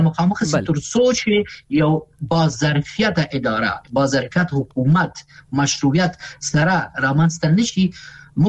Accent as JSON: {"language": "Pashto", "country": "Afghanistan", "said": "ځکه چې مونږ افغانان یو، کنه وطن خو زموږ دی"}